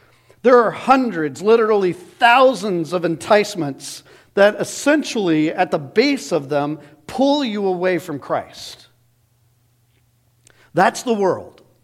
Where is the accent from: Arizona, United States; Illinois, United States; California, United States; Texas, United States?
Arizona, United States; Phoenix; It's like I grew up in Phoenix.